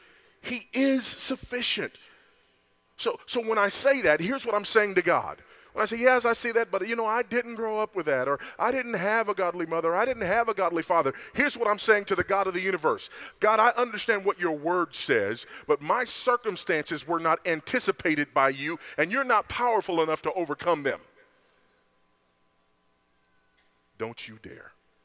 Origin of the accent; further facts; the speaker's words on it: Los Angeles, California, United States; born or raised there